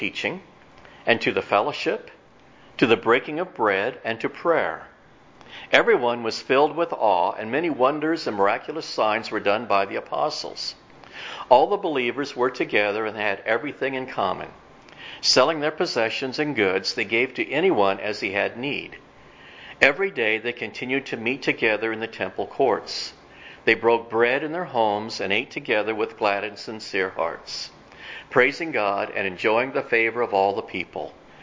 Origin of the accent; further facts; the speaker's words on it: Illinois, United States; Growing up in Central Illinois, I looked at the solution to many things from a Midwest viewpoint.